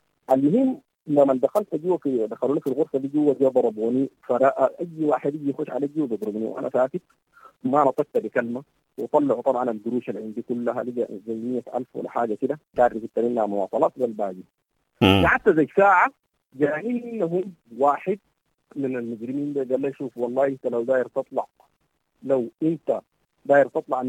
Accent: Sudan; نحن كشعب سوداني

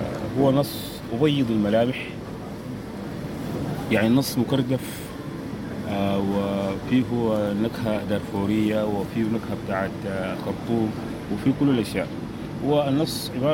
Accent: Khartoum, Sudan; من أب وأم داركوريين، ولدت في الخرطوم مطلع السبعينات، ونشأت وترعرعت في حي الشجرة، ومن ثم انتقلنا لجبرة. درست مراحل دراسية كلها في الخرطوم،

